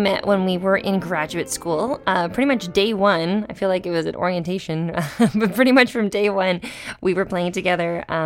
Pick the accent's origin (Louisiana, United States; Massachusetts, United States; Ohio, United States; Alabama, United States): Massachusetts, United States; I'm from Massachusetts, so my parents are pretty happy about it.